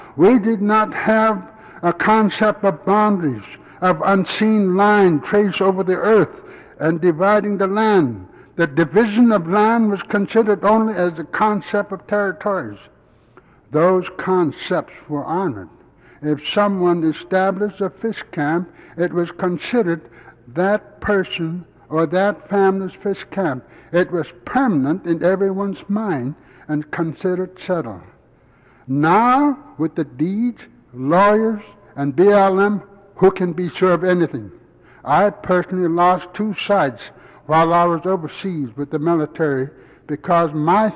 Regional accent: Alaska, United States; I was gone from Alaska 20 years, and I saw a tremendous change in those times.

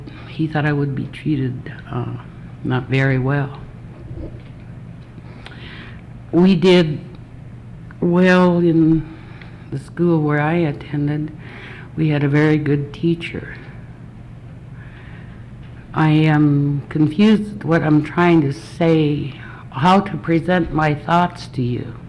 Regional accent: Chitina, Alaska, United States; now in Palmer, United States; I live in Palmer, Alaska. I was born and raised in Chitna, Alaska.

